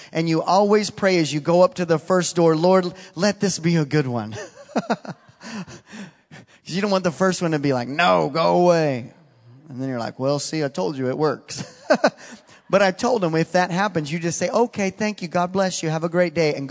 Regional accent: Fort Worth, Texas, United States; I said, no way, I'm from Fort Worth.

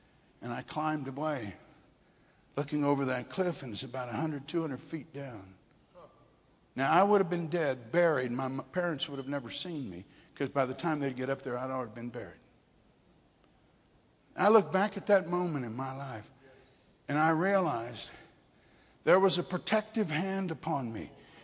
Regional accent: Kolkata, West Bengal, India; born there; also born or lived in Darjeeling; I was born in Calcutta, and we went to school in a place called Woodstock, an area called Darjeeling, which is the foothills of the Himalayan mountains.

